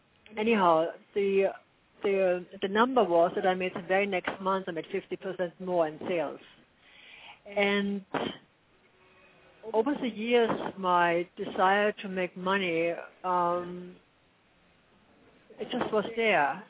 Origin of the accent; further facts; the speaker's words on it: Germany; English is a second language; Growing up in Germany, that's just what we do. We work hard.